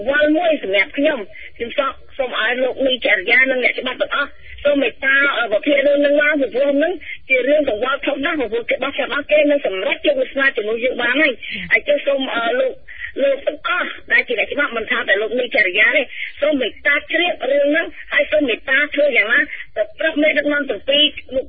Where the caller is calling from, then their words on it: Kandal, Cambodia; ខ្ញុំមកពីខេត្តកណ្ដាល